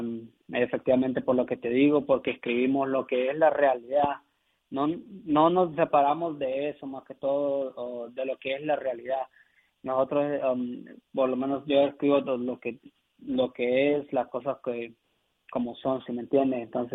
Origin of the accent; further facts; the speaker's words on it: Honduras; puedo ser ese cambio que las personas no ven en mi país. Como que tú dices Honduras y dices, en Honduras nada más existe delincuencia